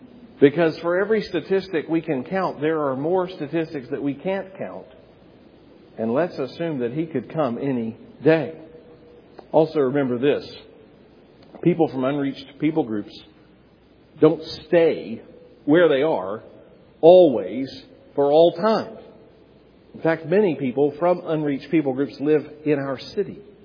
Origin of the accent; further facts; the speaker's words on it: North Carolina, United States; you're talking to a Bible Belt American. I had never heard the story of Jesus till I was 18 years old. I grew up right here in the Triad.